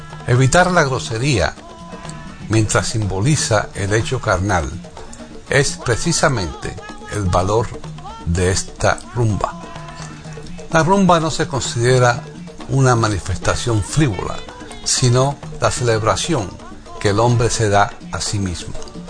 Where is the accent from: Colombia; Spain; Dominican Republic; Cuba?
Cuba; La rumba es característica de nosotros los cubanos. La rumba, somos los cubanos.